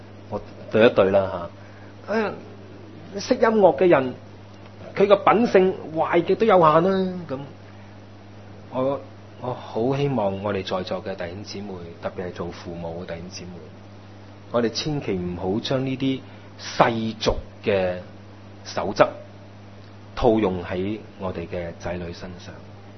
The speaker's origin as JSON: {"language": "Cantonese", "country": "China", "said": "我哋中国人话真係长忧99嘅原因就係咁样"}